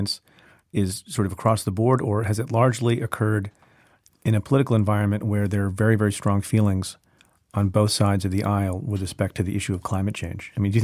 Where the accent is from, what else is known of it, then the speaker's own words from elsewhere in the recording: New Jersey, United States; We're both from Jersey.